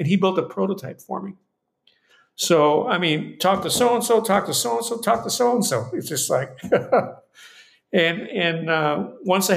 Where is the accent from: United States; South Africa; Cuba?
Cuba; I grew up in Cuba. My grandfather was a renowned muralist that worked with the Cuban Railroad.